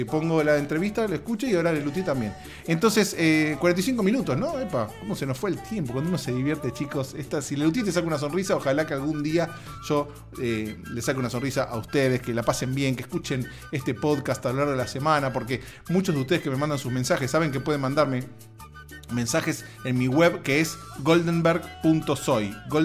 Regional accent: Argentina; moved away; mi país, un país al que quiero, que extraño, que estoy lejos, pero que estoy cerca.

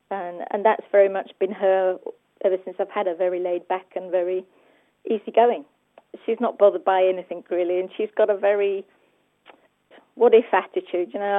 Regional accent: London, United Kingdom; from London, and I have a black Labrador Retriever guide dog called Sky.

